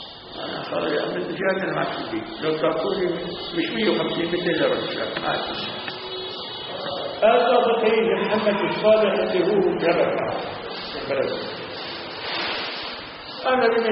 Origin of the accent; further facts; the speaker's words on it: Syria; أنا سوري بالعربي